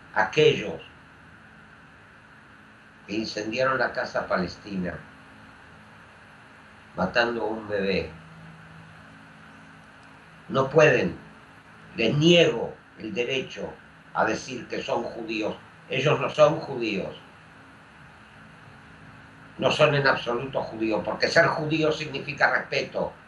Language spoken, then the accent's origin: Spanish; Israel; Soy israelí, orgulloso de un país que es un faro de libertad en una zona en que la libertad es un mito.